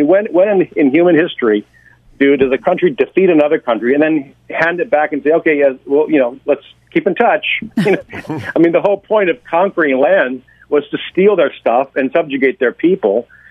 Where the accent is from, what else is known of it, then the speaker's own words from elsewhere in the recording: Japan; I was born and raised in Japan. My parents were Americans after the war.